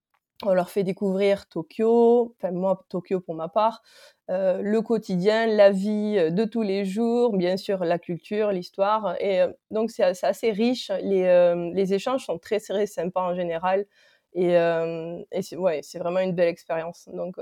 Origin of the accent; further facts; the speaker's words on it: Albi, Occitanie, France; je venais d'Albi